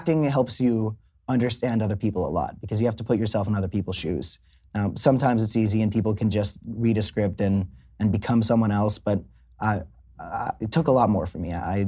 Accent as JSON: {"language": "English", "region": "Florida", "country": "United States", "tie": "born or raised there", "said": "So I was born in Hollywood, but Hollywood, Florida. I grew up in South Florida."}